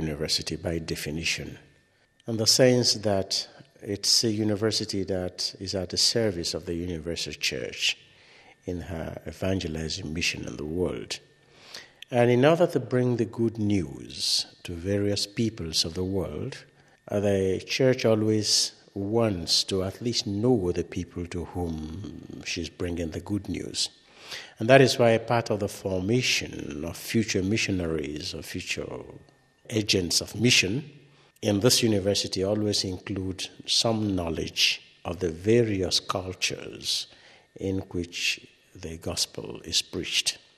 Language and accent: English; Nigeria; English is a second language; now in Italy; a priest of the Catholic Diocese of Nsukka in Nigeria. I'm a Nigerian